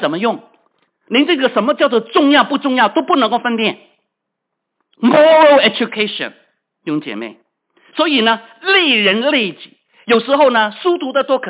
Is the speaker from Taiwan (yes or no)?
no; China; 所以啊，我们中国人啊拼命啊搬来搬去啊